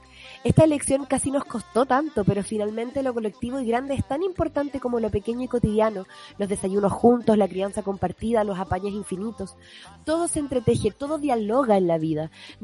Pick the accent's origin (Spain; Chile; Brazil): Chile; En lo que nos duele como chilenos